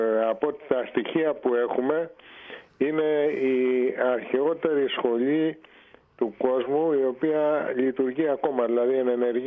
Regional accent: Hydra, Attica, Greece; Μεγάλωσα στην Ίδρα και εκεί πήγα στο δημοτικό σχολείο και 2 τάξεις στο γυμνάσιο

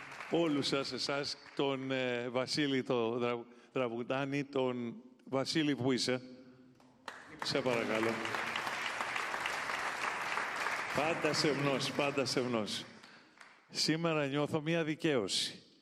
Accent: Schinoussa, South Aegean, Greece; ένα τραγούδι που έγραψα για το νησί μου, τις Σινούσες.

